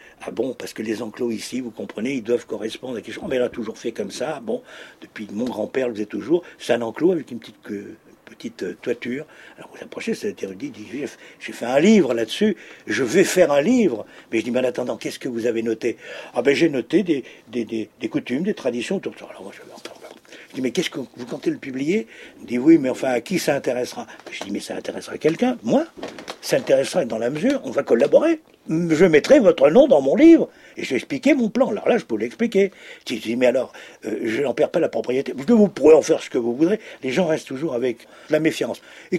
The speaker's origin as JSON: {"language": "French", "region": "Provence-Alpes-Côte d'Azur", "country": "France", "said": "chez nous en Camargue"}